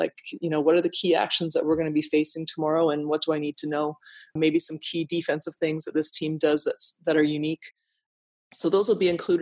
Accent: Canada; some of the identity pieces is it reflects who we are as Canadians as well.

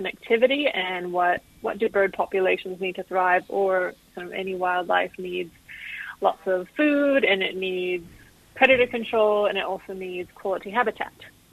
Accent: United States; now in Raglan, New Zealand; Yeah, I've been in Raglan just a bit over 10 years, I think, but I come from the States originally, if you hadn't already guessed that.

